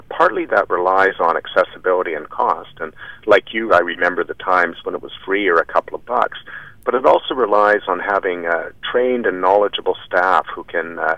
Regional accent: Vancouver, British Columbia, Canada; like many British Columbians and an increasing number of British Columbians, I grew up in an urban area. I grew up in Vancouver

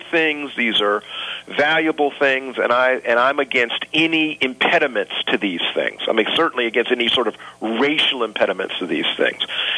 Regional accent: Columbia, South Carolina, United States; I'm from the South. I'm from Columbia, South Carolina. People have joked with me and said that sometimes when I go back home to Columbia, my accent changes a bit.

